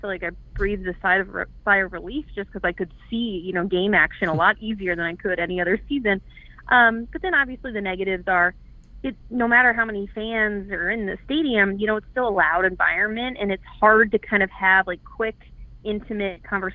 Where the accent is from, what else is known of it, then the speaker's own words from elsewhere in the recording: Minnesota, United States; You know, I am from Minnesota. I live near my parents